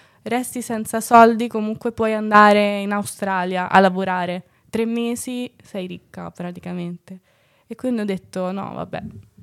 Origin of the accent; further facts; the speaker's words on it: Rome, Lazio, Italy; anche se sono di Roma, ma Garbatella è tanto paese, è sempre stato tanto paese, adesso è cambiata, invece sta cambiando